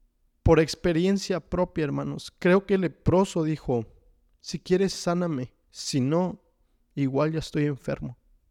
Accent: Austin, Texas, United States; yo saben que soy de Austin y una de las mayores cosas que extraño de Austin es ir a jugar voleibol. Entonces, pues me mudo aquí, hermanos, y no tengo muchos amigos.

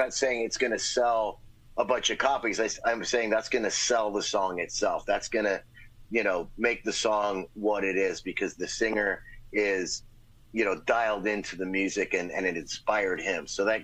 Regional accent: Glendale, California, United States; I grew up in Glendale, California, and I used to ditch, 6 period

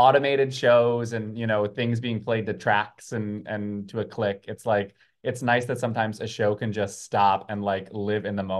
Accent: New York, United States; so I grew up on Long Island, so I was really close to the city.

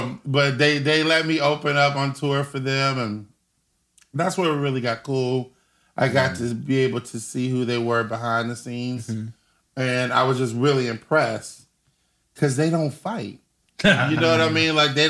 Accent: Cincinnati, Ohio, United States; now in Nashville, United States; I'm originally from Cincinnati, born and raised in Cincinnati. Went to the University of Cincinnati.

